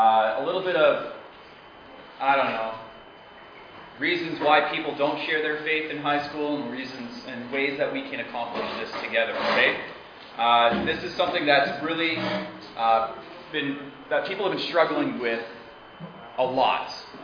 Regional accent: Timmins, Ontario, Canada; And I was born and raised in Timmins.

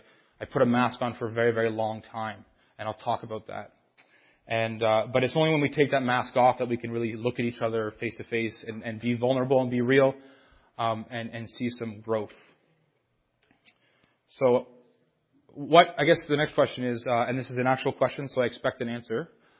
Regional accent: Timmins, Ontario, Canada; also born or lived in Hearst; So I grew up in Timmins. I lived actually just down the road on Renison Avenue for 17 years. I was born in a little town called Hearst.

